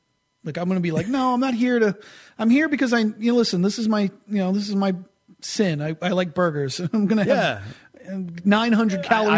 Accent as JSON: {"language": "English", "region": "New York", "country": "United States", "said": "And I'll just be like, I'm from New York. This is how I eat my bagel."}